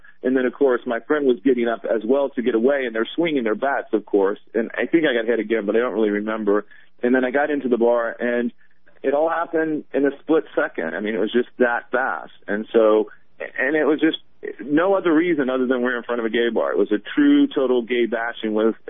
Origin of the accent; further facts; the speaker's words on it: Melbourne, Florida, United States; When I say I'm from Melbourne, they're like, oh, really, mate? And I'm like, not down under.